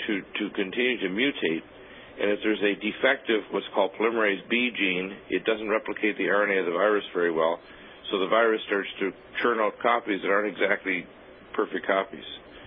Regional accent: Canada; also born or lived in Detroit, Michigan, United States / Georgia, United States / Illinois, United States / Colorado, United States; now in California, United States; I was born in Detroit, Michigan, but I was raised in Canada, so I'm a dual citizen.

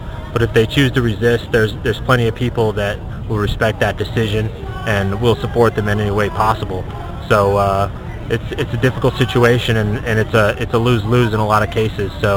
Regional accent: Washington, District of Columbia, United States; I'm from Washington, D.C.

